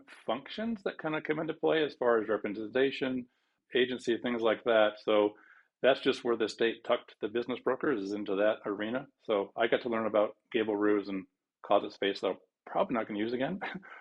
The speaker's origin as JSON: {"language": "English", "town": "St. Louis", "region": "Missouri", "country": "United States", "tie": "born or raised there", "also_born_or_lived": "Colorado", "said": "Yes, I grew up in the Midwest. I'm a St. Louis guy. So born in Colorado, but grew up in the Midwest."}